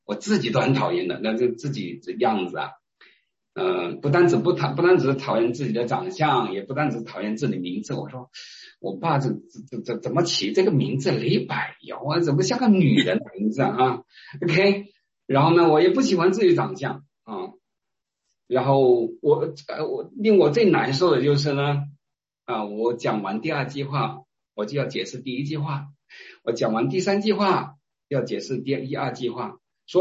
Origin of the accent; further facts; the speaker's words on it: Heyuan, Guangdong, China; 我是客家人来自广东河源。都从小家里边都是一样的啦，就是拜拜啊之类的